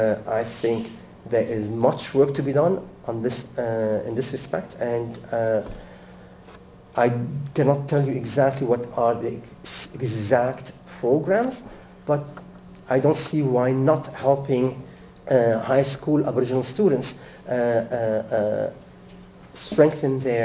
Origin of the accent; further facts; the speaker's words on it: Lebanon; English is a second language; I'm from Lebanon.